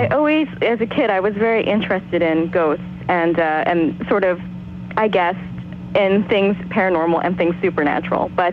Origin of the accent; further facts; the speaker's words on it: New York, United States; So, and as for me, I'm a novelist from New York, and I guess that's about it.